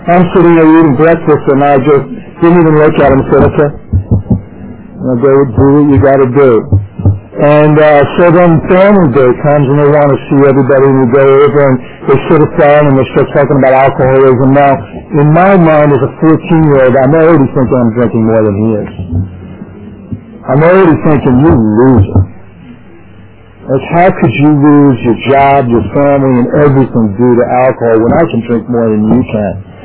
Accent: New Jersey, United States; And I want to remind guests that I am from Jersey. I know people.

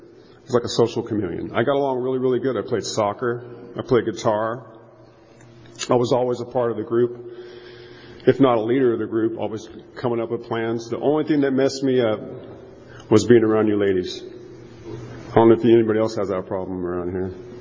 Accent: Fresno, California, United States; born there; I was born in Fresno. My grandmother raised me.

